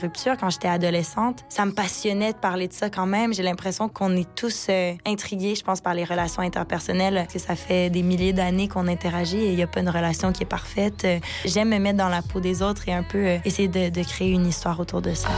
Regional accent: Montreal, Quebec, Canada; J'ai grandi à Montréal, alors bon, j'ai toujours baigné dans un univers très bilingue, très influencé par plusieurs cultures différentes.

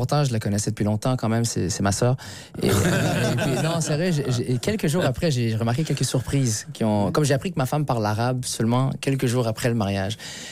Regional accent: Quebec, Canada; on est du Québec

